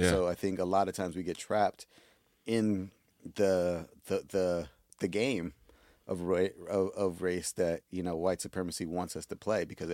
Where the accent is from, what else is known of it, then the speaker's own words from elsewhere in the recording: New York City, New York, United States; Actually, growing up in New York City, I mean, when I was a kid, maybe like everyone right.